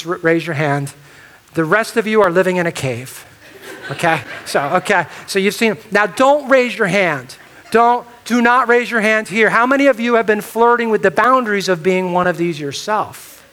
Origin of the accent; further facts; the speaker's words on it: New Jersey, United States; And I personally take that hard, okay, because I'm from New Jersey, all right?